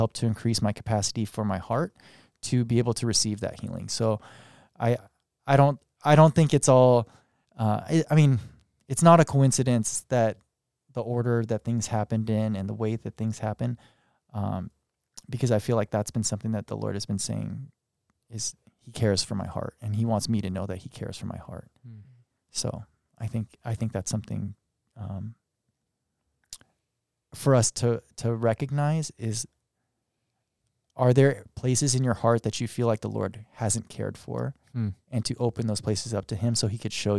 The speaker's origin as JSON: {"language": "English", "country": "United States", "said": "you're Japanese, don't you ever want to go to Japan? And I was like, actually, I'm an American"}